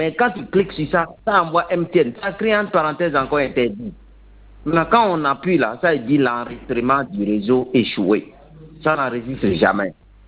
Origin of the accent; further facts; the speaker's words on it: Benin; je suis béninois.